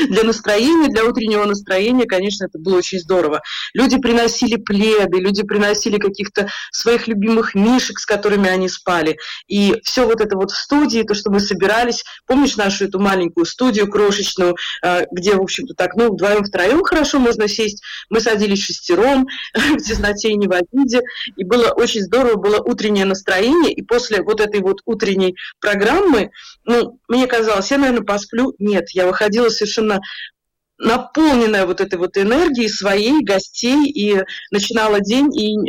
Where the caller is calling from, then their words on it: Stockholm, Stockholm County, Sweden; Я из Стокгольма. Тут действительно вот холодно и промозгло, поэтому я звучу простуженно. Тут классическая шведская осень с дождиками, с низкими тучами.